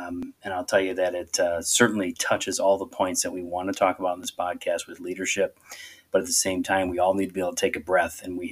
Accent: Midwest, United States; I'm an American

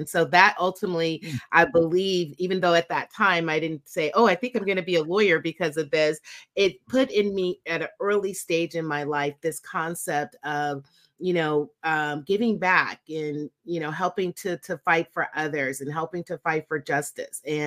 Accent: Birmingham, Alabama, United States; where I had the opportunity to grow up until I was 9 years old. And I always start there because growing up in Birmingham, growing up in the South was really pivotal for me

